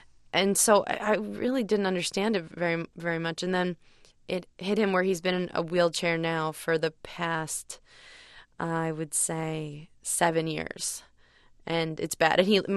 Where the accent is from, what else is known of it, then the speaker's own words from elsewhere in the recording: New York, United States; born there; I was born on the Upper East Side, and so all the Upper East Side rich people were like, well, I need a crib from Milan.